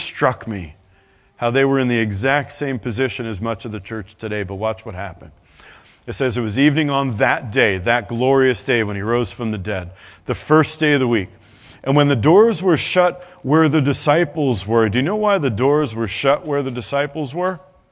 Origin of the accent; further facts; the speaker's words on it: England, United Kingdom; Now, I am an Englishman, and I'm glad that our symbol is the lion.